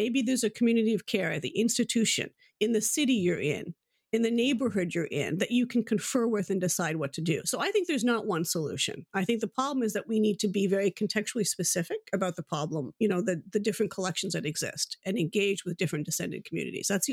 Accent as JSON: {"language": "English", "country": "India", "said": "as probably from my own position as an Indian woman, bothers me."}